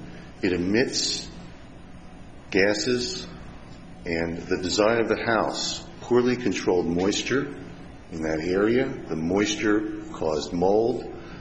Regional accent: Billings, Montana, United States; I'm a lawyer from Billings, Montana.

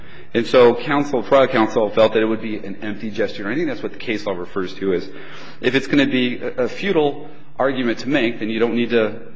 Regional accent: Utah, United States; He's from Idaho. I'm from Utah, so I wouldn't want him to pull me down.

